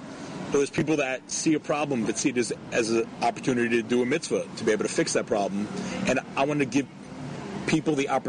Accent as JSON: {"language": "English", "region": "New Jersey", "country": "United States", "tie": "born or raised there", "said": "It is very normal. I grew up in New Jersey. It's very normal to have a volunteer police corps."}